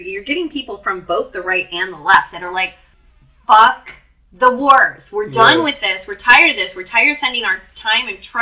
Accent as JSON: {"language": "English", "country": "United States", "said": "I was just a dumb kid who thought, I'm American."}